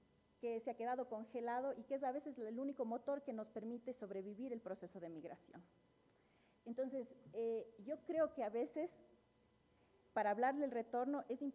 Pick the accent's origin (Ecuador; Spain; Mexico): Ecuador; Y hay momentos que sí me siento muy ecuatoriana, entonces.